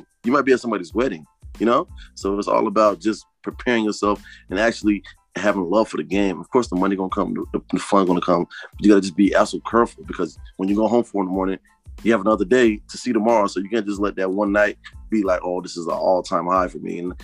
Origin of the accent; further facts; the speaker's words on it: Charlotte, North Carolina, United States; I'm from Charlotte, North Carolina. And of course, my parents, they reside from West Africa, Liberia, so I'm a real African-American, so to speak.